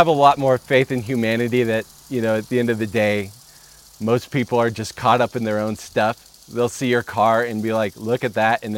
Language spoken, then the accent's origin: English; Tahoe, California, United States; being a child of the 80s, growing up in Tahoe